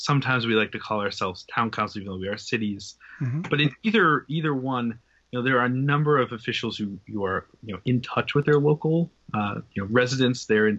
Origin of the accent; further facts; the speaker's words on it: Weymouth, Massachusetts, United States; whether it's Scituate or Cohasset or my hometown of Weymouth